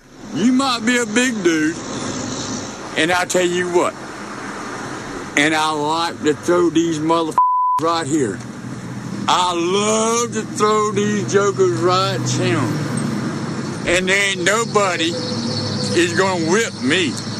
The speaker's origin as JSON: {"language": "English", "town": "Christmas", "region": "Florida", "country": "United States", "tie": "born or raised there", "said": "And I was born and raised in Christmas, Florida. There ain't nothing scares me. There's gator, snake."}